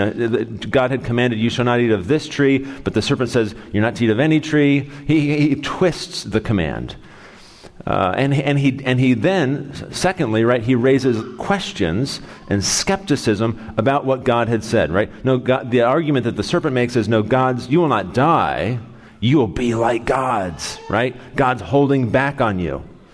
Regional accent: Roanoke, Virginia, United States; born there; I was born in Roanoke, Virginia, and I lived here

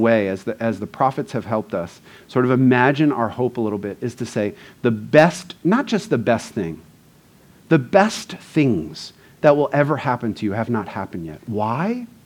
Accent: Long Island, New York, United States; I grew up on Long Island, where sweet 16s were, you know, nicer than the vast majority of weddings that exist in the world

